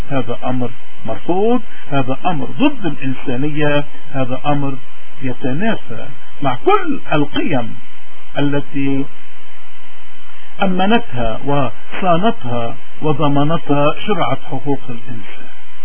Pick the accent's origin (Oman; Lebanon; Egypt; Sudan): Lebanon; فإن شاء الله نحن كلبنانيين من أي مذهب كنا ومن أي منطقة ومن أي لون